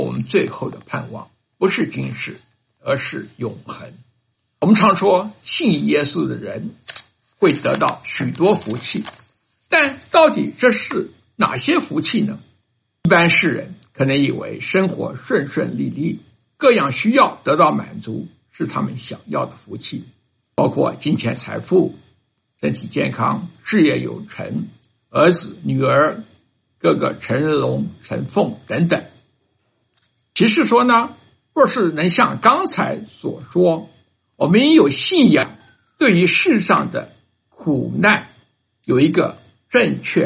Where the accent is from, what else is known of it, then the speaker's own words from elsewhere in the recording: Taiwan; born there; 我们生在上个世纪50年代台湾的人是很幸运的一代，我们没有经过对日抗战时逃难的辛苦，也是因为不是生在大陆就避开了文化大革命及之前的各种运动。